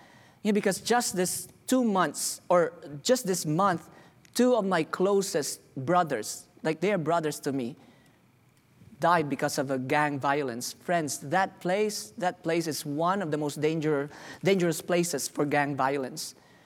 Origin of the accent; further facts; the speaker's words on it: Philippines; I said, no, I'm from the islands, I'm from the Philippines.